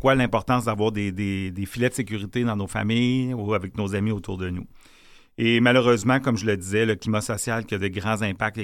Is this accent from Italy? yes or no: no; Quebec, Canada; C'est-tu juste chez nous au Québec?